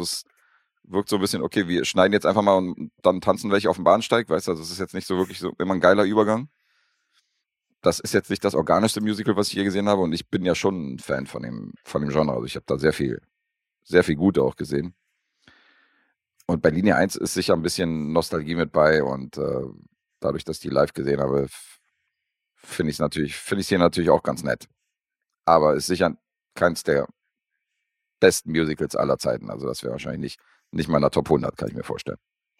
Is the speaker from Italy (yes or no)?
no; Berlin, Germany; born there; ich bin ja Berliner, gebürtiger.